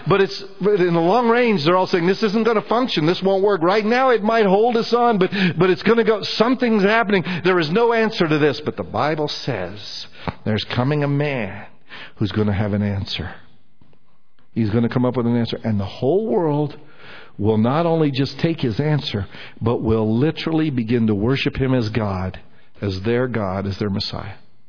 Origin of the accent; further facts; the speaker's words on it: United States; I guess I should have known, but being an idiot, I'm American, you know